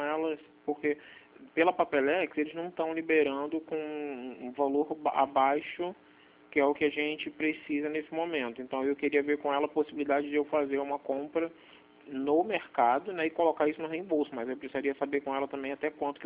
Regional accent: Cabo Frio, Rio de Janeiro, Brazil; sou aqui de Cabo Frio, aqui no Rio de Janeiro

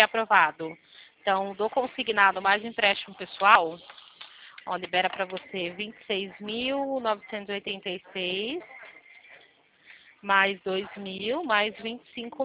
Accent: Limeira, São Paulo, Brazil; Eu sou aqui de Limeira, interior de São Paulo.

